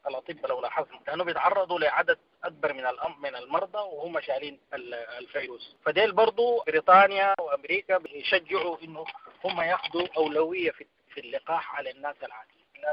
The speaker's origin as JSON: {"language": "Arabic", "country": "Sudan", "said": "خصوصا عندنا في السودان"}